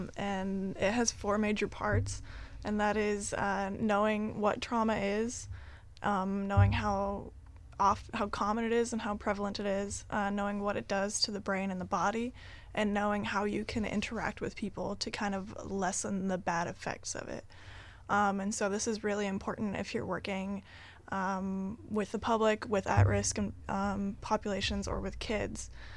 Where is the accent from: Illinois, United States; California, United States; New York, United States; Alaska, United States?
Alaska, United States; Wrangell; also born or lived in down south; I was born down south, but I was raised in Wrangell for most of my life. And right now I'm going to college in New Hampshire